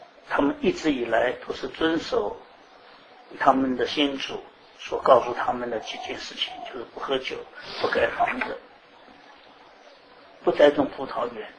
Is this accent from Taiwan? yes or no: no; China; 只是我们中国人从一个心态上面来讲